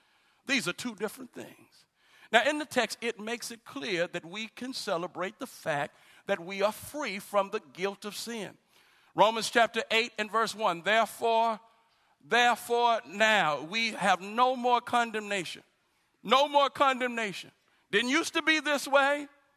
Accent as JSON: {"language": "English", "town": "Dallas", "region": "Texas", "country": "United States", "tie": "born or raised there", "said": "I was born in Dallas. I didn't live in the suburbs of Dallas. I lived in Dallas. You know, some cities get kind of big, and, you live all on the outskirts. But I lived in Dallas. I was raised in Oak Cliff in Dallas."}